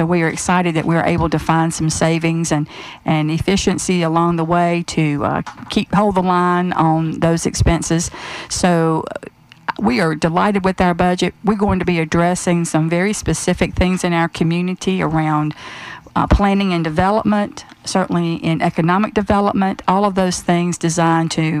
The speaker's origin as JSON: {"language": "English", "town": "Roxborough", "region": "Pennsylvania", "country": "United States", "tie": "born or raised there", "said": "I am humbled and honored to have the opportunity to serve my hometown. I was born in Roxborough."}